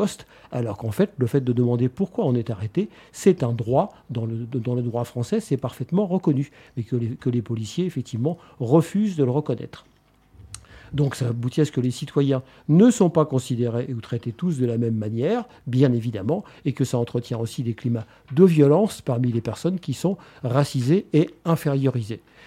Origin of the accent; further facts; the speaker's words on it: Lyon, Auvergne-Rhône-Alpes, France; je suis française, je viens des Minguettes, de Lyon, enfin, etc. Point. Ma famille est française.